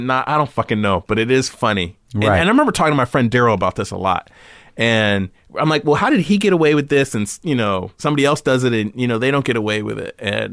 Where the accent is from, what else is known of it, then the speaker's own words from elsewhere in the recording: California, United States; it starts from these little stupid things growing up in California, you know, having a lemon tree in the backyard, you know?